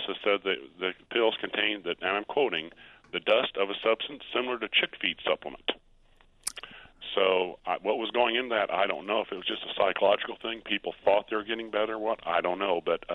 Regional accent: Carlinville, Illinois, United States; That was actually found in my hometown, Carlinville.

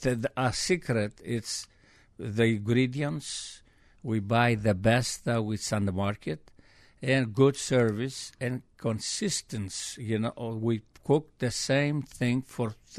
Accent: Greece; Well, I tell you, I come from Greece, and I love Greece

